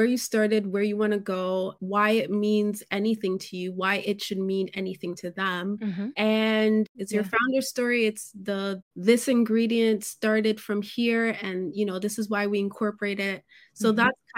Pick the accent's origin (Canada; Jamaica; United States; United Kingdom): Jamaica; I'm Jamaican. So I feel like a lot of, especially around my age